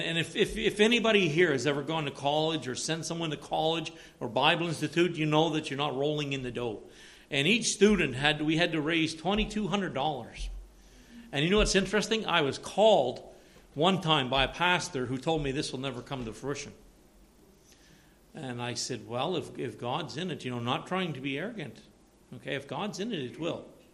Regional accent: Woodstock, New Brunswick, Canada; Fredericton? Fredericton's not little. I'm from Woodstock.

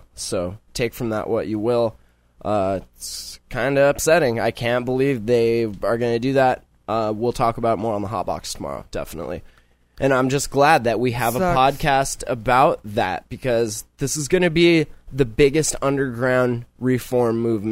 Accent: California, United States; born there; Interesting, because I was born in California, not here.

